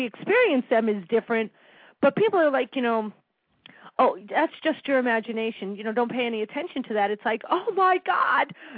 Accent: Connecticut, United States; I grew up in this side of the country, we have Fairfield County.

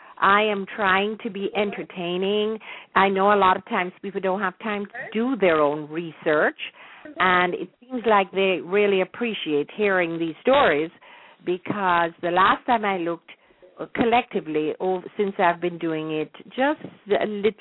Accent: Jamaica; moved away; all of us that were born and raised in Jamaica, even though we may not plan to go back to live, we always want to go visit

